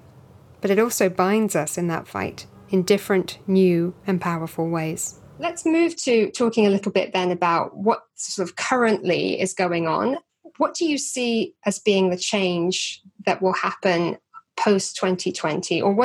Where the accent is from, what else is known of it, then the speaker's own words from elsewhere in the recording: South East England, United Kingdom; I grew up in Kent. I went to a sort of secondary school, you know, comprehensive school in Kent